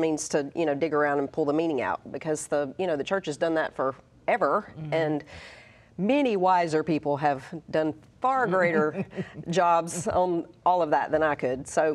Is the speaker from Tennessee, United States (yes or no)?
yes; Tennessee, United States; Well, first, I'm from Tennessee, so I'm a neighbor.